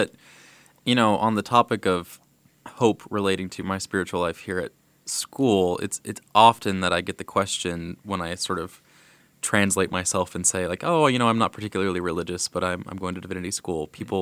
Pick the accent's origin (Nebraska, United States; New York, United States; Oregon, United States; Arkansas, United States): Arkansas, United States; growing up in Arkansas, going to university in Arkansas, and then just sort of taking this leap over to the Northeast.